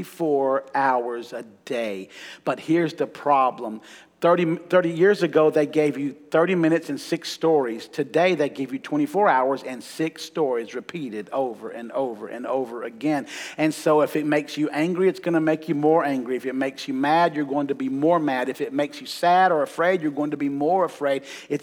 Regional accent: Huntsville, Alabama, United States; I grew up in Huntsville, and so we had three news stations.

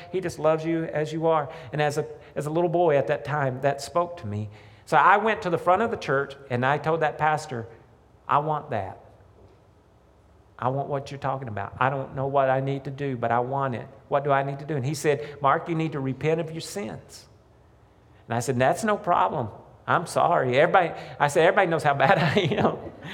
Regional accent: Scotland, United Kingdom; I'm actually not from Geraldine originally. I'm from Fife, and grew up in Fife.

